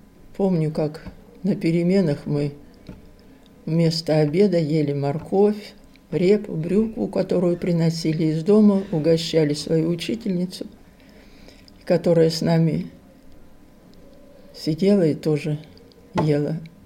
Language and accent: Russian; Kemerovo, Kemerovo Oblast, Russia; also born or lived in Novoselye, Novosibirsk Oblast; Родилась в Новосибирской области, Болотнинский район, село Новоселье. Маленькая деревушка была. Потом мы уехали оттуда, в Кемерово. Я уже по-другому говорю. До начала войны жили в Кемерове.